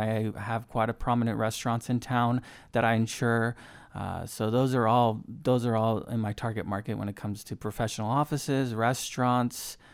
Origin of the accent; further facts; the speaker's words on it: Oregon, United States; Yes, I grew up in Central Oregon. I've lived here since the early 90s. Went to high school, Redmond High.